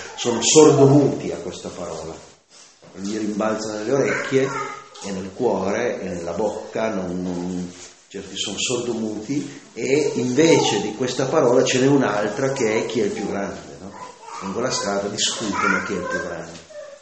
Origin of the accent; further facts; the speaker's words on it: Abruzzo, Italy; io sono stato tanti anni in Abruzzo, mia terra nativa